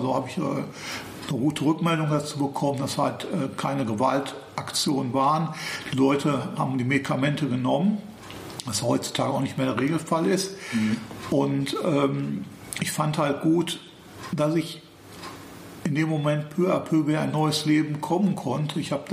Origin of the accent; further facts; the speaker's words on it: Dortmund, North Rhine-Westphalia, Germany; ich komme ursprünglich aus Dortmund